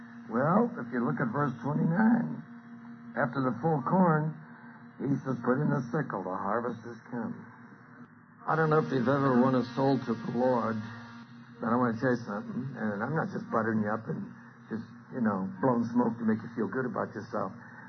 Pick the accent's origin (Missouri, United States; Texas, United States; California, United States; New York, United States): California, United States; I was in a barracks with 24 guys, and I was from California, and the other 23 were from Brooklyn